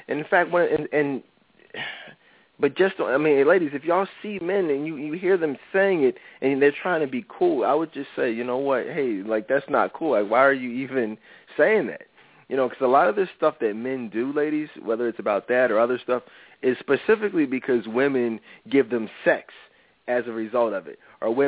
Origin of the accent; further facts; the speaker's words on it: Philadelphia, Pennsylvania, United States; I'm from Philly. I know it's very popular here.